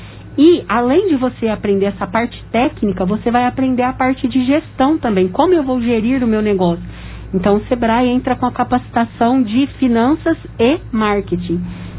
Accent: Ribeirão Preto, São Paulo, Brazil; eu, por exemplo, que sou lá de Ribeirão Preto

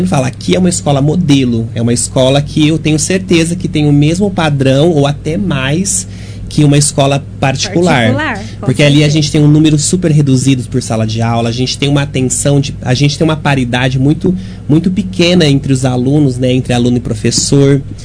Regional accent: Uberlândia, Minas Gerais, Brazil; Eu venho de Uberlândia, trabalhei toda a minha vida acadêmica lá.

